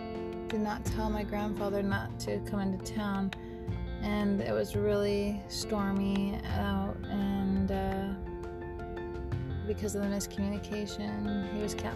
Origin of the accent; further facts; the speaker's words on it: Las Vegas, Nevada, United States; growing up in Vegas, I went to Helen Hur Elementary.